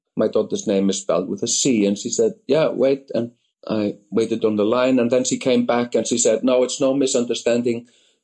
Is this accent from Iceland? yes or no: yes; Iceland; English is a second language; I'm Icelandic. I was born in Iceland in 1967, and I've lived here for the most part of my life.